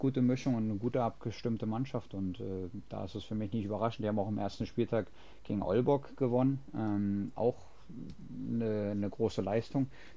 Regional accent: Berlin, Germany; ich komme ja aus Berlin, also ein bisschen außerhalb von Berlin.

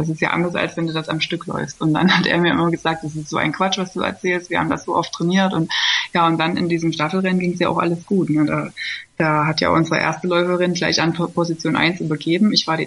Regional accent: East Germany, Germany; Also ich bin ja aus dem Osten, ne?

